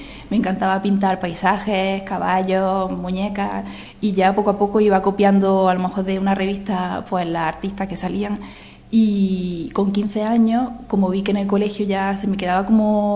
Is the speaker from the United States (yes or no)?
no; Granada, Andalusia, Spain; also born or lived in Germany; now in Priego de Córdoba, Spain; yo nací en Alemania, pero con un año me vine para aquí. Y en Granada pues he pasado mi juventud. Y por temas de trabajo ya llevo viviendo en Priego desde 2013.